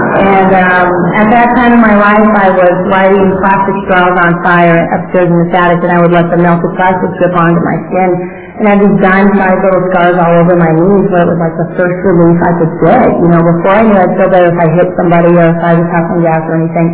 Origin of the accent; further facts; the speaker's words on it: Butte, Montana, United States; I am the skinny little Indian girl from the wrong side of the tracks. I was raised in Butte, Montana.